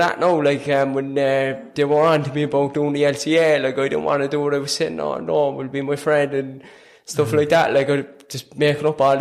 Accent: Ballincollig, County Cork, Ireland; 23, from Ballincollig. Same as you, like, my dad, he's from Derry, from Craigan up there, so...

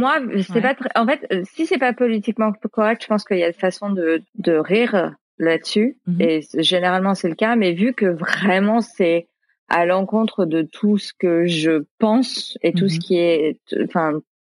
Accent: France; Je fais « Putain, mais foutez-moi la paix, je suis française. Enfin, j'ai habité ici, je sais pas ce que vous voulez de plus. »

